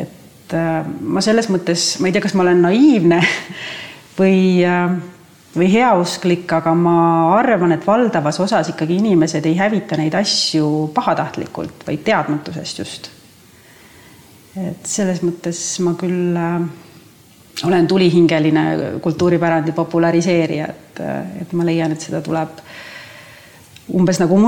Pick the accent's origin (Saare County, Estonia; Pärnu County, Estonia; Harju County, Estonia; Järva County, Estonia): Saare County, Estonia; ma olen saarlane